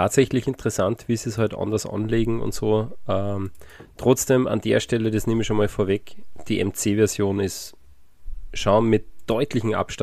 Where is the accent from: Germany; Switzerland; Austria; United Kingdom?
Austria; Salzburg; weil wir sind Salzburger